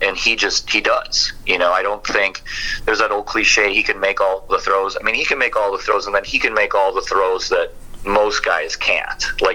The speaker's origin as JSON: {"language": "English", "region": "Wisconsin", "country": "United States", "tie": "born or raised there", "said": "I grew up in Wisconsin and watched Brett Favre."}